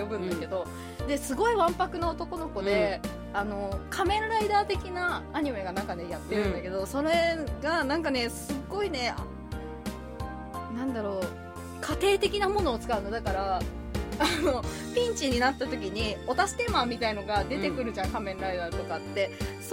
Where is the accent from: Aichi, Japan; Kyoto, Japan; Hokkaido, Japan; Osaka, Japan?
Hokkaido, Japan; 僕だけがいない街は地元の北海道を舞台にした話だから